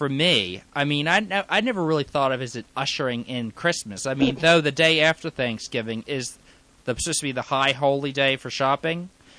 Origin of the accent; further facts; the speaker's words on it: Philadelphia, Pennsylvania, United States; When I was a child, I come from Philadelphia area.